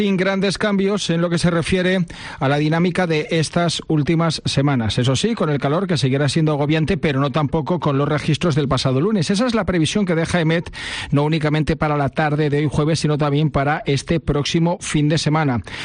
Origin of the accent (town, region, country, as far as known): Valencian Community, Spain